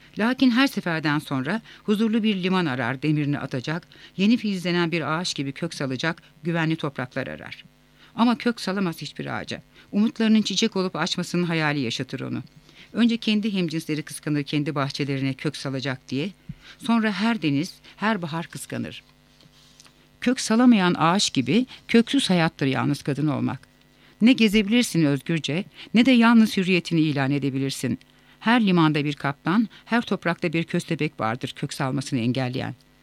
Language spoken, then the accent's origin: Turkish; Manisa, Turkey; 1971 yılında Manisa'da doğdum. Rumeli kökenli bir ailenin iki evladının küçüğüyüm.